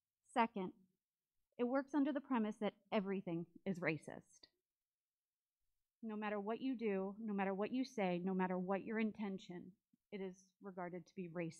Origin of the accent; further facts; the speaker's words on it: United States; I'm a mother of three, a Navy veteran, and a proud American. My family and I moved here from Pittsburgh, Pennsylvania in April of 2018